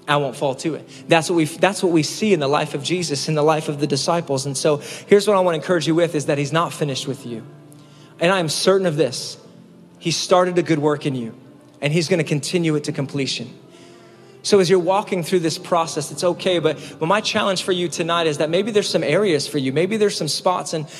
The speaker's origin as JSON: {"language": "English", "town": "Scranton", "region": "Pennsylvania", "country": "United States", "also_born_or_lived": "Philadelphia", "said": "You know, I'm from Pennsylvania, Scranton, Pennsylvania. I lived in Philadelphia for a while, and yes, The Office, right?"}